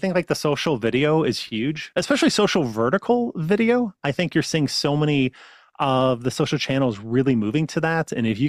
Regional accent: Midwest, United States; I grew up in the Midwest. I didn't grow up in Silicon Valley. I made a couple big moves in my career where I moved out to Denver

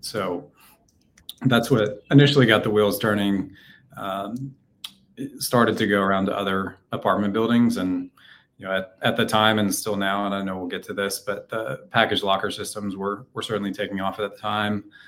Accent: Nashville, Tennessee, United States; but I grew up in the Nashville area.

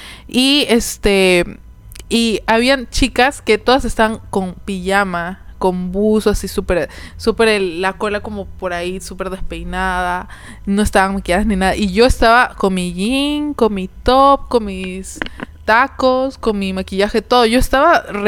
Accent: Peru; Nosotros somos de Perú y aquí por lo menos no es como que todos fines de semana fiestas

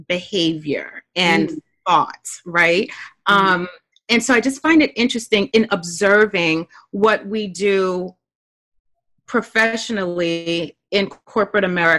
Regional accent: Brooklyn, New York, United States; So FYI, I'm from Brooklyn and sometimes that comes out.

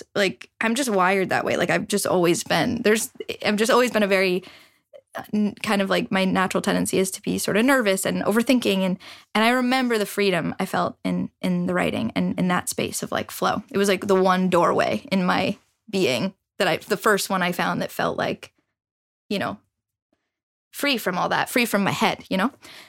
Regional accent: Marblehead, Massachusetts, United States; Well, I grew up in Marblehead.

